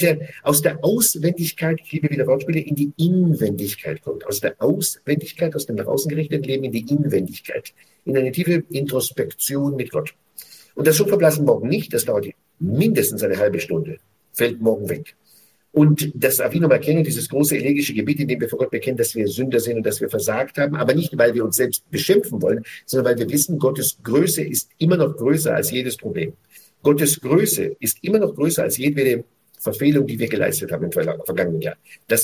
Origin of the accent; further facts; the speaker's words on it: Israel; Das Lied kenne ich seit meiner Kindheit in Israel, hier in diesem Israel.